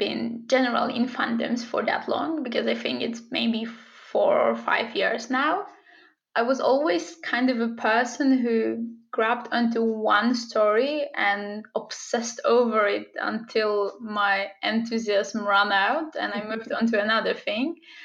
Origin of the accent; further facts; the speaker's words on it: Poland; I'm actually a student from Poland.